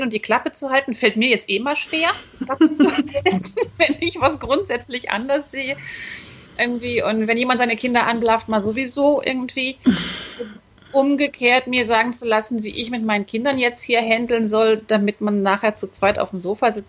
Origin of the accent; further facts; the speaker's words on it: North Rhine-Westphalia, Germany; Ich komme halt aus dem Rheinland.